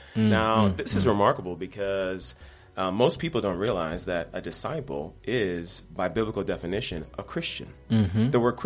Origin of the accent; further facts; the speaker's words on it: New York, United States; born there; I'm not Nigerian, but I'm American, son of Jamaican immigrants. Born in New York, and then went to school at Cornell.